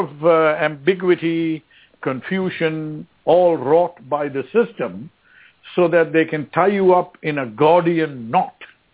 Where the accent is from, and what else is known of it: India; now in United States